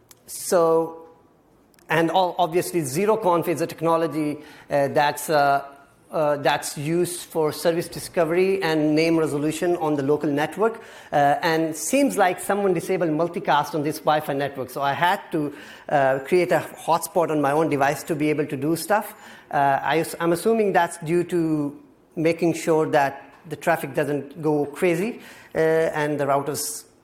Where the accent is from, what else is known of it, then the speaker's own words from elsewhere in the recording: Pakistan; I come from Pakistan.